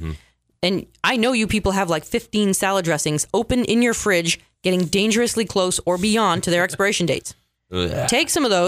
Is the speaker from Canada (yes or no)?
yes; Canada; Well, I'm Canadian.